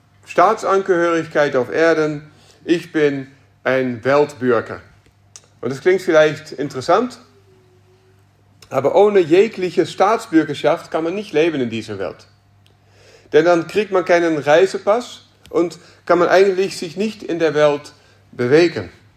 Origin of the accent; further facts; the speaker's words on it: Netherlands; In den Niederlanden wird in den reformierten Kirchen oder wurde, wo ich aufgewachsen bin, auch nicht gesagt, dass jemand Mitglied wird